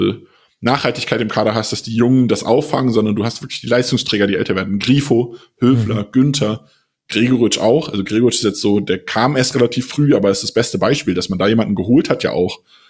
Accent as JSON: {"language": "German", "town": "Frankfurt", "region": "Hesse", "country": "Germany", "tie": "born there", "said": "ich bin Frankfurt-Fan, ich bin gebürtiger Frankfurter."}